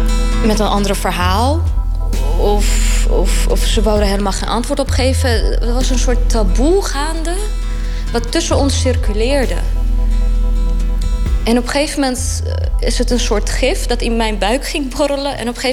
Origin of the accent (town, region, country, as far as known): Lithuania; now in Netherlands